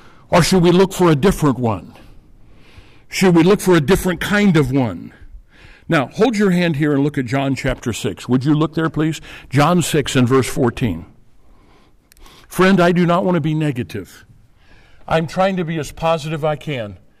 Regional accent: St. Louis, Missouri, United States; now in Chicago, United States; I'm from St. Louis. I'm a St. Louis boy. I pastored in St. Louis for 8 years.

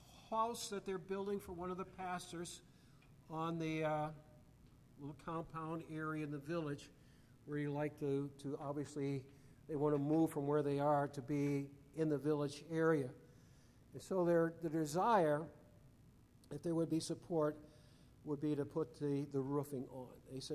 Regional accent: United States; well, I'm from America and they're trying to make things as comfortable as possible because they know I'm from the U.S. and obviously not accustomed to living in the rough.

